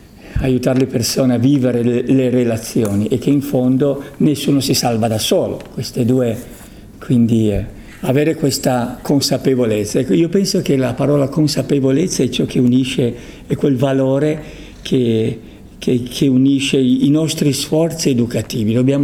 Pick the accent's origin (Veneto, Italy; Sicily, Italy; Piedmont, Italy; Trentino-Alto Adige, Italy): Piedmont, Italy; Cuneo; Ecco, io sono di Cuneo.